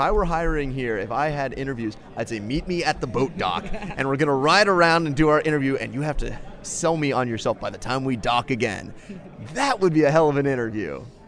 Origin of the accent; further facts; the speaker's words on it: Bexley, Ohio, United States; roughly the size of my hometown of Bexley, Ohio